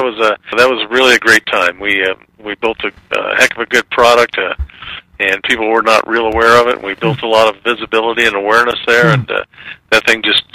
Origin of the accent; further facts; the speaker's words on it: Upland, California, United States; Yeah, I actually grew up in Upland, California.